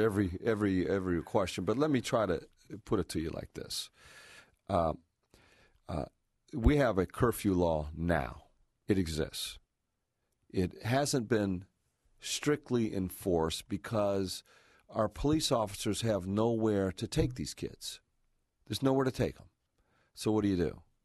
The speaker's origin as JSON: {"language": "English", "town": "Toledo", "region": "Ohio", "country": "United States", "tie": "born or raised there", "said": "when I grew up in Toledo, my mother said, be home by a certain time."}